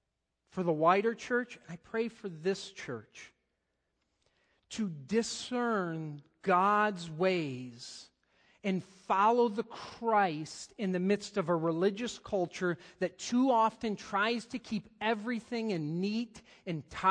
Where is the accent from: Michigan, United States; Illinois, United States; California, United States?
Michigan, United States; Hudsonville; now in Muskegon, United States; I grew up in Hudsonville, Michigan. I am now in Muskegon, Michigan.